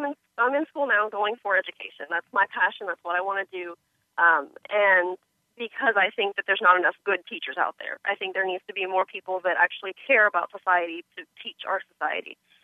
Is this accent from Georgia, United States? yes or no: no; Houston, Texas, United States; I wanted to tell you that I'm from Texas. I'm from Houston. I'm back here now. I've lived in many states.